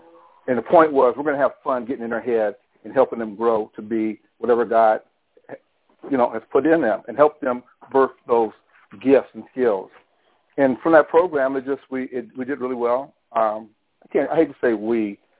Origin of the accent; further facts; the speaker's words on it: Pomona, California, United States; And we went back, and we're both in the same town. And so we went back, which was Pomona, California, and just started.